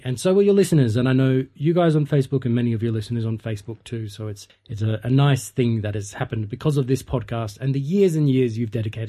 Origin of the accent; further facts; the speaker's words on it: Australia; as an Australian taxpayer